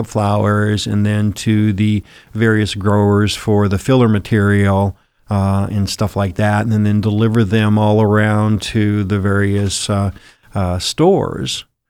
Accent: California, United States; also born or lived in Bremerton, United States; now in Brookings, United States; Typically, what I tell people is I moved to California when I was two.

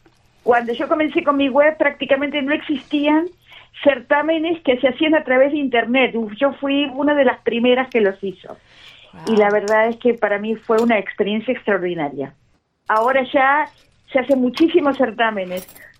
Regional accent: Argentina; also born or lived in Madrid; now in Valencia, Spain; luego he vivido en Londres y en el año 1975 llegué a Madrid. Y en el año 1985 tomé la nacionalidad española. Es decir, que actualmente soy española y argentina, porque tengo la doble nacionalidad.

